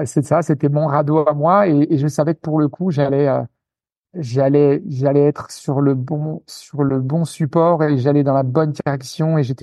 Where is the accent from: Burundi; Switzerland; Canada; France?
France; Grand Est; Écoute, moi, je suis alsacien d'origine. Donc, j'ai grandi dans l'est de la France